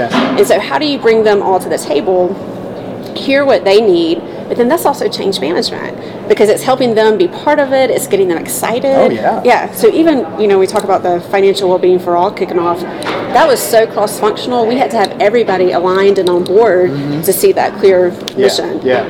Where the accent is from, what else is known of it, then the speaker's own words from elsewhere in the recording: Alabama, United States; I'm from South Alabama.